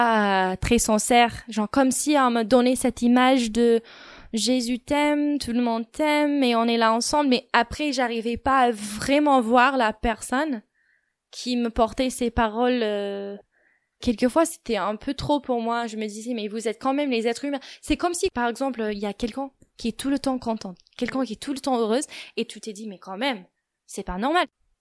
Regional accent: United States; J'ai 25 ans, je viens des États-Unis.

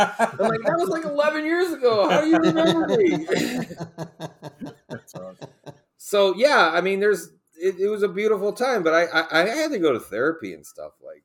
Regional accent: Cleveland, Ohio, United States; We played so I'm from Cleveland. We played something called the Cuyahoga Music Festival.

